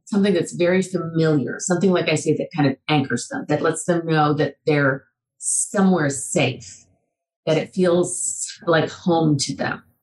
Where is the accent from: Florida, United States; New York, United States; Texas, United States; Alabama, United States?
New York, United States; Buffalo; in Wisconsin, in Boston, Buffalo, my hometown, up in Seattle